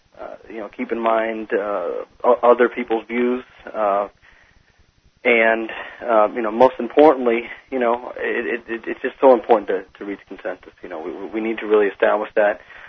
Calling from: Tallahassee, Florida, United States; I am calling from Tallahassee, Florida. I'm a student at Florida State University.

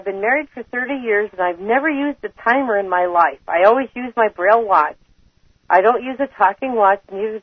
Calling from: Canton, Michigan, United States; Canton, Michigan.

